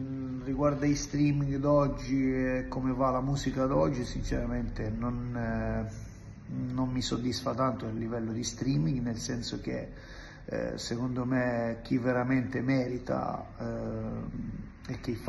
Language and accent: Italian; Mazara del Vallo, Sicily, Italy; sono un cantautore, sono un italo tunisino, sono di Mazara del Vallo.